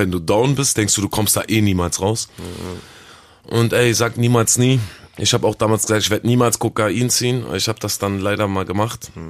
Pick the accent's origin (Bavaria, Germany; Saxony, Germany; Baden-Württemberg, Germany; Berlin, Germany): Berlin, Germany; Ich bin Rapper. Ich bin 29 Jahre alt. Ich komme aus Berlin.